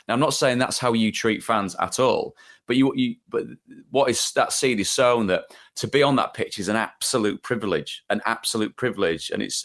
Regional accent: Hull, Yorkshire and the Humber, United Kingdom; So I was born and bred in Hull

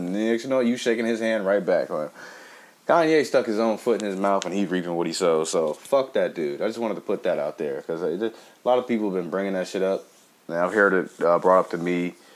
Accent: Compton, California, United States; You know, I'm from Compton. I went to Dominguez High.

